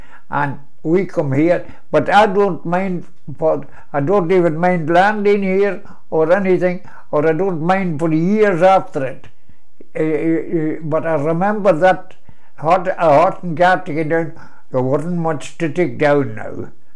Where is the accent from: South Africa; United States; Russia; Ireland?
Ireland; Ballybose, Ulster; Aye, I was born in Ballybose in chrísla. The house where I was born is still there.